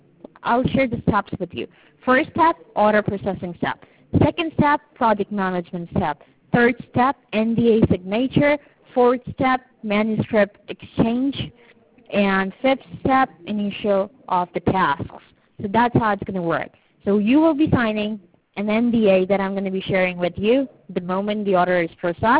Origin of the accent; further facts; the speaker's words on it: Turkey; No, I'm not Filipino.